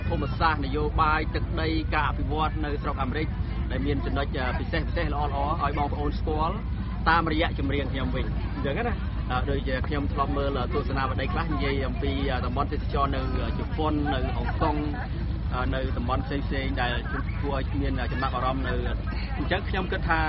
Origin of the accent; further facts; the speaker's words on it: Kampong Thom, Cambodia; នៅកំពង់ធំហើយជាស្រុកកំណើតរបស់ខ្ញុំតែម្ដង